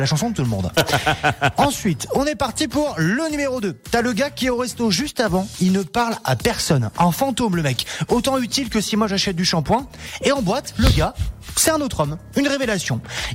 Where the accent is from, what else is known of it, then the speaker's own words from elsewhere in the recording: Chamonix, Auvergne-Rhône-Alpes, France; sauf que je suis de Chamonix